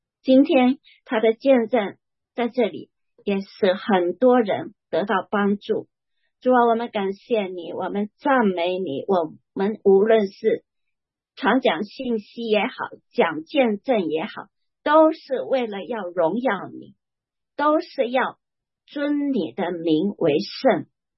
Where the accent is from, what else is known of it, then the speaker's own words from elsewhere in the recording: China; 不是照我们中国人的那种道德观念去做